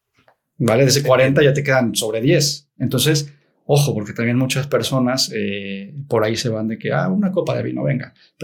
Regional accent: Mexico; o al menos en Latinoamérica o México, yo soy de México

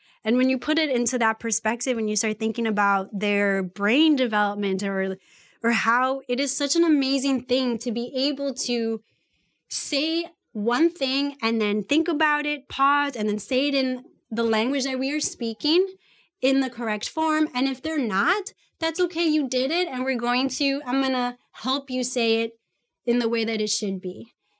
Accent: Chicago, Illinois, United States; So I think about myself, I'm Puerto Rican, I'm Ecuadorian, I'm born and raised in Chicago, so I might have a little twang when I speak.

